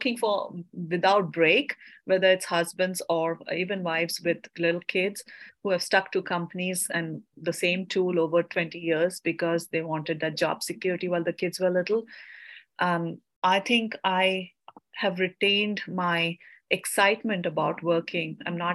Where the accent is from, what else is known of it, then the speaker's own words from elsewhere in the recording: India; moved away as an adult; I came from India